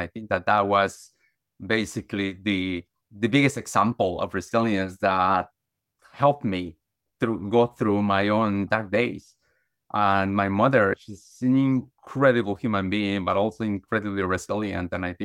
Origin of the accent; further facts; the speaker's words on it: Guatemala; born or raised there